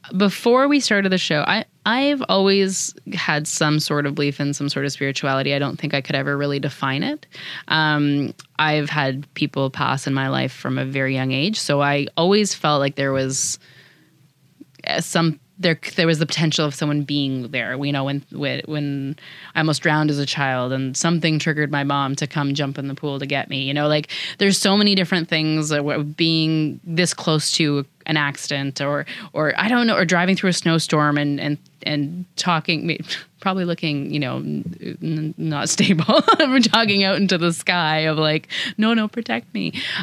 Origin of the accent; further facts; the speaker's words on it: Toronto, Ontario, Canada; now in Penetanguishene, Canada; I was born and raised in Toronto and moved up to Penetanguishene about 3 years ago now, I guess.